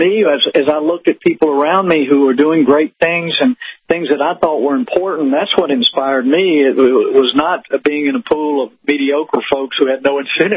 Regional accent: South Carolina, United States; I mean, she's from upstate New York, and I'm from South Carolina.

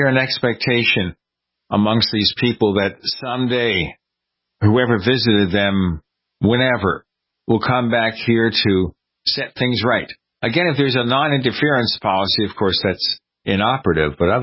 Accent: Brooklyn, New York, United States; And I grew up in Brooklyn, New York. And after I left that neighborhood, it became mostly a combat zone.

